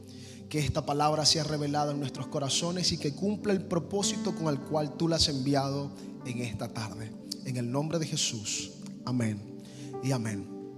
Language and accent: Spanish; Maracaibo, Zulia, Venezuela; Ciertamente venimos de Maracaibo, Venezuela.